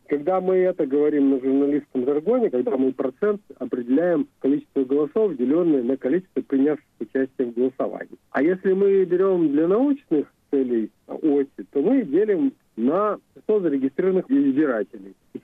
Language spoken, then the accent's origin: Russian; Russia; Почему он называется русский? Потому что я из России